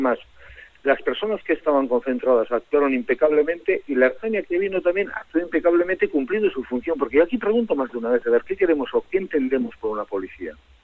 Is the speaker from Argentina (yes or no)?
no; Ondarroa, Basque Country, Spain; Yo soy de Ondarroa, por lo tanto, en estas situaciones, según qué tipo de cosas se dicen, pues hay que tener mucho cuidado